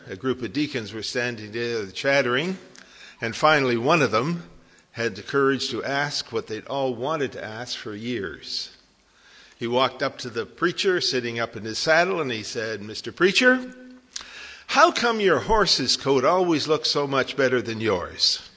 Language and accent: English; Toronto, Ontario, Canada; When I was a young fella growing up in Toronto in our assembly